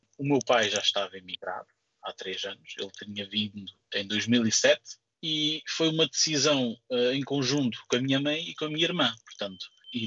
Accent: Portugal; now in Netherlands; Sim, fico feliz quando tenho que dizer que sou português e que as pessoas questionam: ah, então, e fala assim tão bem e está aqui há 10 anos.

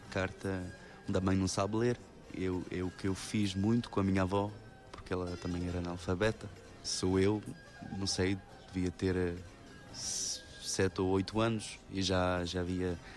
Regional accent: France; Sou português e sou francês, que pode ser um problema, porque quando estou lá, sou o português, quando estou cá, sou o francês. É quase sem terra, porque somos sempre estrangeiros.

